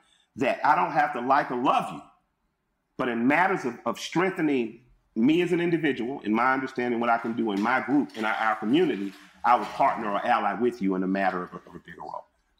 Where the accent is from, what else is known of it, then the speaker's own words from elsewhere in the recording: Atlanta, Georgia, United States; I'm from Atlanta. So people had to learn how to cooperate here.